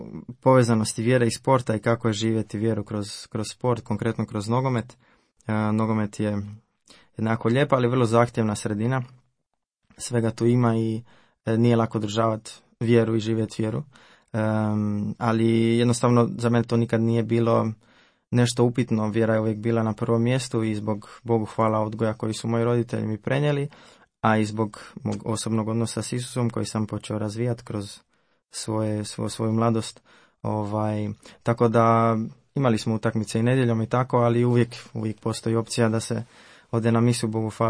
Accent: Zagreb, City of Zagreb, Croatia; born there; 22 godine, živim u Zagrebu i rođen sam u Zagrebu.

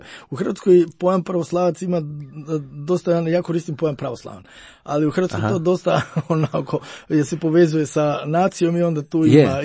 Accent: Prilep, North Macedonia; ja sam iz Prilepa, to je središnje prema zapadu u Makedoniji, znači kad gledate od Skopija prema jugu, to je jugozapadno, negde središnje prema jugozapadu

